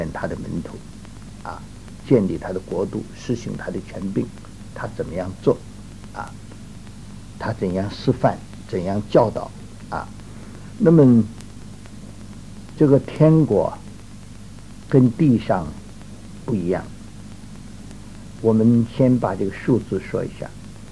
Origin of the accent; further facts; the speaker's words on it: China; 我们中国人讲买一块地有这个文书啊，有这个地契，